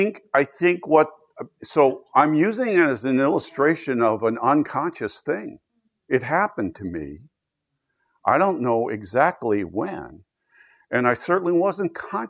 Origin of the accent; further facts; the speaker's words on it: Altoona, Pennsylvania, United States; born there; So, for example, I was raised a Baptist. I was born in Altoona, Pennsylvania when I was 7 days old.